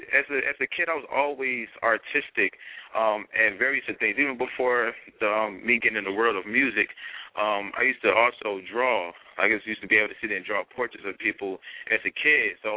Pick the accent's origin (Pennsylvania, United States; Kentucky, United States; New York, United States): Pennsylvania, United States; Philadelphia; I'm from Philadelphia, born and raised, you know.